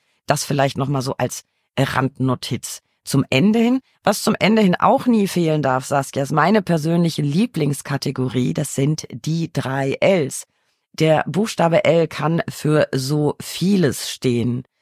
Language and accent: German; Bavaria, Germany; Ich komme ja aus Franken, das heißt fränkische, richtig deftige Küche.